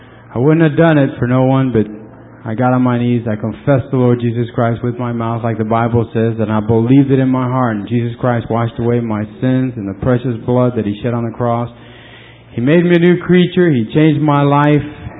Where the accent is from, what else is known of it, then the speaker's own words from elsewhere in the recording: Los Angeles, California, United States; I was raised in Los Angeles.